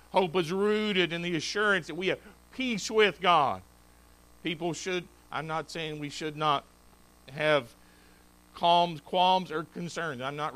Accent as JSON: {"language": "English", "region": "North Carolina", "country": "United States", "tie": "born or raised there", "said": "Growing up in Eastern North Carolina, regular occurrence was to have a hurricane or two."}